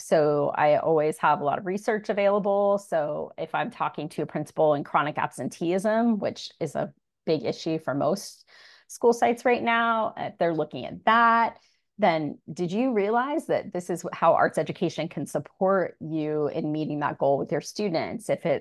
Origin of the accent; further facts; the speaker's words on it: Midwest, United States; now in California, United States; And I came from the Midwest and I had many of the arts disciplines all throughout my K-12 experience